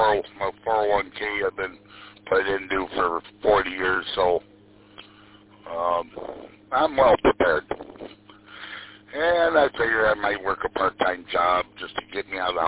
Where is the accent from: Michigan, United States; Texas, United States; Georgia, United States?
Michigan, United States; Frankenmuth; We originally lived in, well, I grew up in Frankenmuth, and then my wife and I, we had a 20-acre farm in Birch Run.